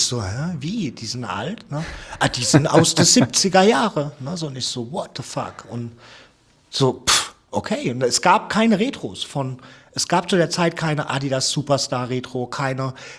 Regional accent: Lampertheim, Hesse, Germany; Und ich komme ja ursprünglich aus Lambertheim, ist ein Vorort von Mannheim.

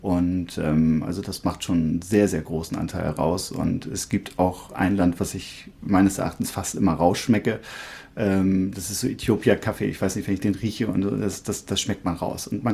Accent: Buchholz, Lower Saxony, Germany; Also ich bin in Buchholz geboren, habe ein paar Jahre in Holmseppensen gelebt, bin aber in der Buchholzer Umgebung aufgewachsen.

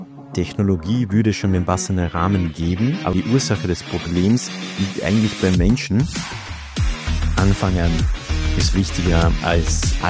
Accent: Austria; ich komme aus Österreich … so wie du gesagt hast. Und da ich aus Österreich komme, kann ich natürlich leider kein Schweizerdeutsch.

